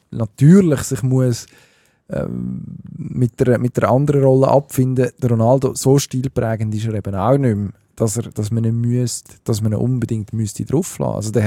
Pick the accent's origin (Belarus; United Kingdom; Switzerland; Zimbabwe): United Kingdom; England; German is a second language; Das würde mir als Engländer, und ich mag die eigentlich, ich würde ihnen gönnen, dass sie mal etwas reissen.